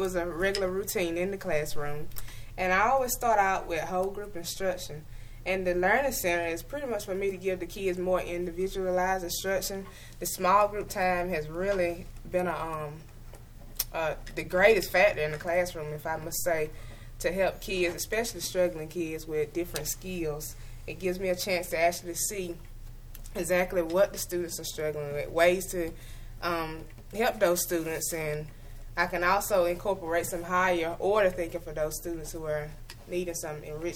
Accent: Dublin, Georgia, United States; later transferred back to my hometown, which is Dublin, and I've been here for 6 years.

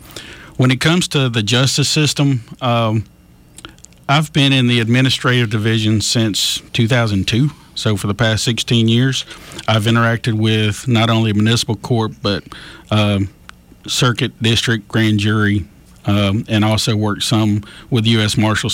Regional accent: Montgomery, Alabama, United States; Well, I was born here in Montgomery, Maxwell Air Force Base. Graduated high school from Hopeful High School.

